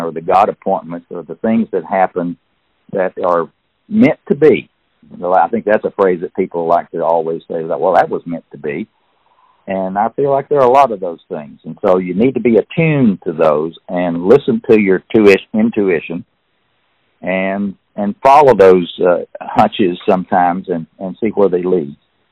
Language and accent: English; Tennessee, United States; accent: East Tennessee; But if you want to hear my East Tennessee accent for 8 hours, get the Audible book and you'll listen to it.